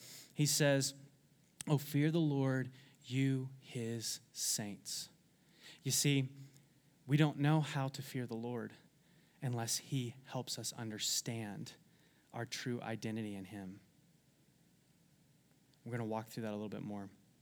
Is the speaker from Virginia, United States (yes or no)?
no; Georgia, United States; accent: southern twang; That's a little southern twang coming out right there. I'm from Georgia originally.